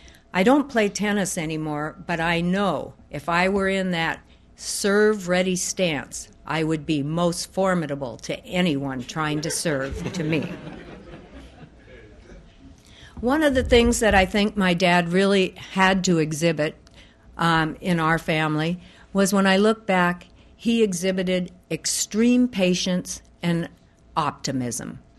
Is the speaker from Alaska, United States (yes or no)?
yes; Juneau, Alaska, United States; One of the things about growing up in Juneau was, as been stated, that our dad had a very busy law profession.